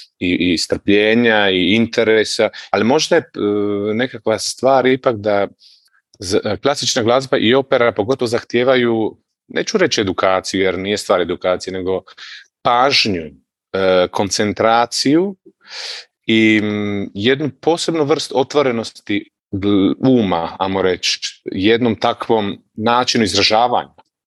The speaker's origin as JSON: {"language": "Croatian", "town": "Omiš", "region": "Split-Dalmatia County", "country": "Croatia", "said": "Ja sam svirao trubu u osnovnoj školi, prvo u Omišu, ja sam inače iz Omiša, i onda u srednjoj školi u Splitu"}